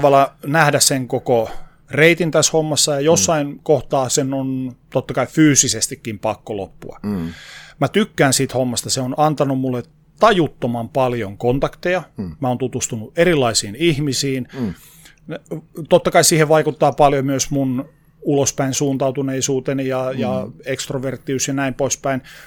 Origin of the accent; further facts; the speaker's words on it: Oulu, North Ostrobothnia, Finland; joka oli Oulussa, mistä olin siis tosiaan kotoisin